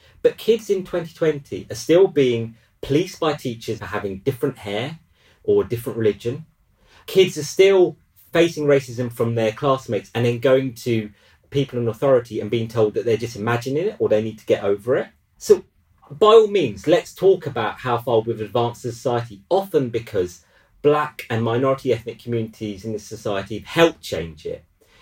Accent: Edmonton, London, United Kingdom; I told you about growing up in Edmonton.

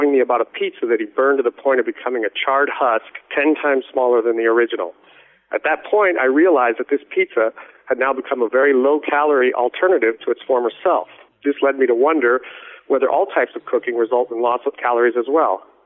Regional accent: Berkeley, California, United States; from Berkeley, California.

